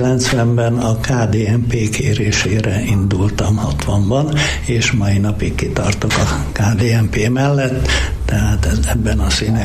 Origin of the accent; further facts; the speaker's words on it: Salgótarján, Nógrád, Hungary; az is vagyok, de édesanyám evangélikus, Salgótarjánban nőttem föl